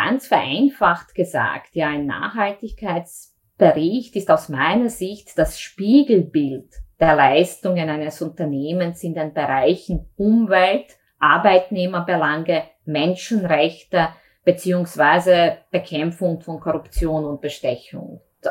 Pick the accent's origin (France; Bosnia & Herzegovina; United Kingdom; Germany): Bosnia & Herzegovina; Sarajevo, Federation of Bosnia and Herzegovina; also born or lived in Zagreb; now in Austria; Ich bin geboren und aufgewachsen in Sarajevo. Habe dann meine Matura in Zagreb gemacht und bin direkt nach der Matura zum Studium nach Österreich gekommen und ja, bin schlicht und einfach da geblieben